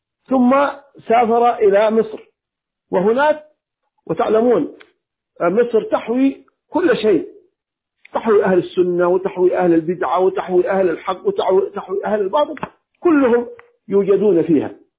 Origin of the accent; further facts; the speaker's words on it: Hadhramaut, Yemen; لكن هناك في المحاكم عندنا في اليمن وفي حضرموت على وجه الخصوص